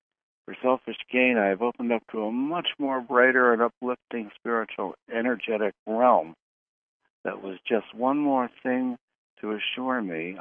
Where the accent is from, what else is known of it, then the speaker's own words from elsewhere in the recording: Norfolk, Virginia, United States; I grew up in Norfolk, Virginia, and had my first massage at the Edgar Cayce Institute in Virginia Beach.